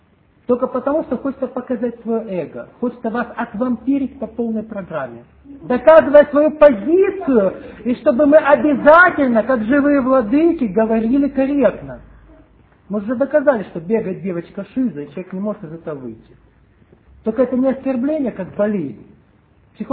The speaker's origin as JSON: {"language": "Russian", "town": "Vorkuta", "region": "Komi Republic", "country": "Russia", "said": "А я из Воркуты. Приезжайте к нам в гости."}